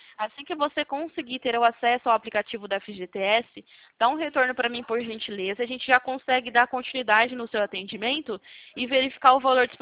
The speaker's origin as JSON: {"language": "Portuguese", "town": "Campinas", "region": "São Paulo", "country": "Brazil", "said": "Sou daqui de Campinas."}